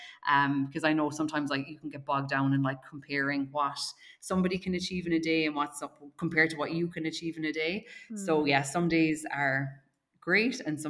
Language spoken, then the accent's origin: English; Ireland; now in Australia; growing up in Ireland, the gym setting was like always inside, dark rooms, you know, whatever it might be. And then when I moved to Australia